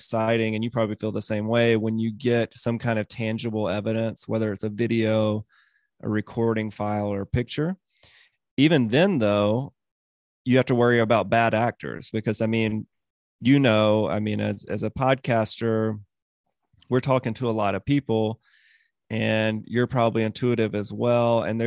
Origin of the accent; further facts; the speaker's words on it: Mississippi, United States; So I was between 10 and 12, and I grew up in Mississippi.